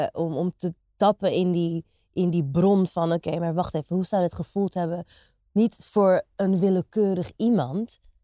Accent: Suriname; ik kom uit Suriname. Ik weet niet, zeg maar... exact de details van hoe ver mijn voorouders gaan. Want kijk, ik heb ook een Chinese tak. De opa van mijn opa komt uit China.

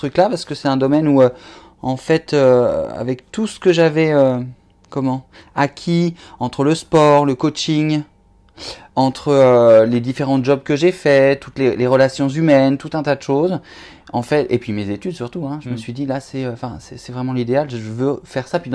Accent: La Clusaz, Auvergne-Rhône-Alpes, France; Au départ, je viens de la montagne. Je suis né en Haute-Savoie, à la Clusaz. Et donc, j'ai grandi et j'ai fait vraiment jusqu'à 34 ans là-bas.

